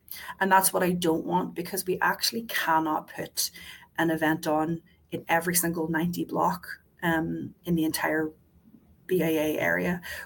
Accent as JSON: {"language": "English", "country": "Ireland", "tie": "born or raised there", "lives_now": "Vancouver, Canada", "said": "I grew up in Ireland, you know, like, I'm used to a totally different ancient country"}